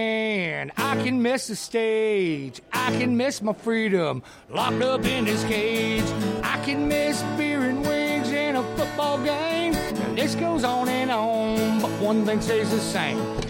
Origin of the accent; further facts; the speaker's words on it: Okeechobee, Florida, United States; I was born in Okeechobee down there, and I'm a Florida native, Florida cracker here, what they call us. I'm third generation stucco man, so I started a new business here, Central Florida Plastering.